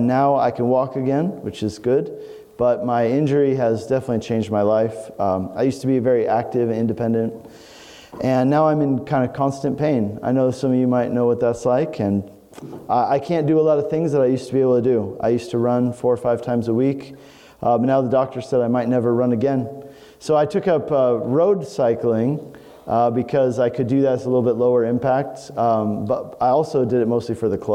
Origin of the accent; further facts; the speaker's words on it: Denver, Colorado, United States; Well, you know, I grew up in Colorado. I grew up in Denver.